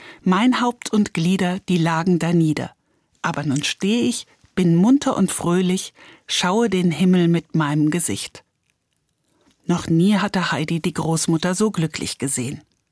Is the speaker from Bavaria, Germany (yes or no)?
no; Frankfurt, Hesse, Germany; Ich selbst bin in Frankfurt gern aufgewachsen.